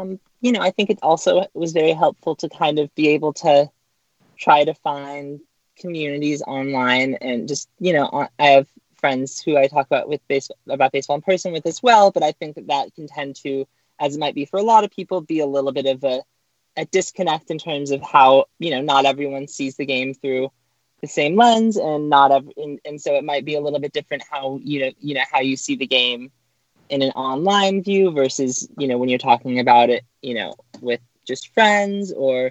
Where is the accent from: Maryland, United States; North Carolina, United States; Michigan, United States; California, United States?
California, United States; I grew up in Orange County. And I was, I believe, 6 years old when the Angels won the World Series in 2002.